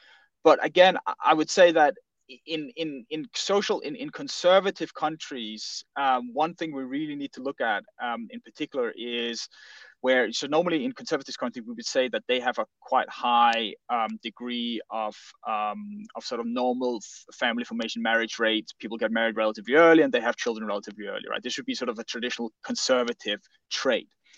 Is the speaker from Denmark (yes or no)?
yes; Denmark; I'm from Denmark myself